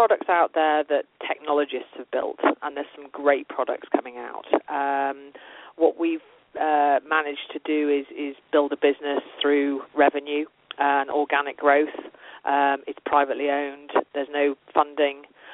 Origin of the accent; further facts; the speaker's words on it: Yorkshire and the Humber, United Kingdom; I'm from North Yorkshire, which is 200 miles north of London, and we're known as being pretty straight talking.